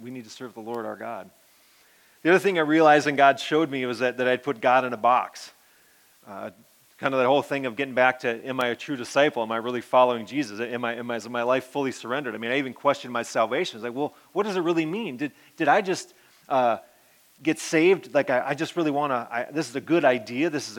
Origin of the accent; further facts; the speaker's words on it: Aberdeen, South Dakota, United States; moved away as an adult; I grew up in South Dakota, grew up in Aberdeen, South Dakota. I moved to the Twin Cities of Minnesota 21 years ago to pursue a career in engineering.